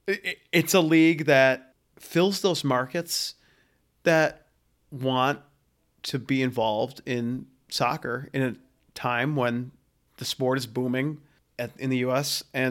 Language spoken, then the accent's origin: English; Buffalo, New York, United States; my hometown at Buffalo, New York